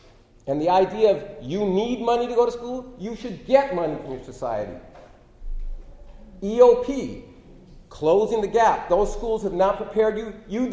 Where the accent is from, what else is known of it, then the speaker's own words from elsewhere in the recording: City Terrace, California, United States; born there; it's kind of like I was born in City Terrace.